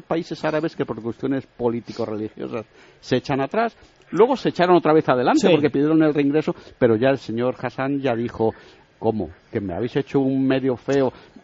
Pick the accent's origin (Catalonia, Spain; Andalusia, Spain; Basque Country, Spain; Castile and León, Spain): Castile and León, Spain; León; Yo que soy de León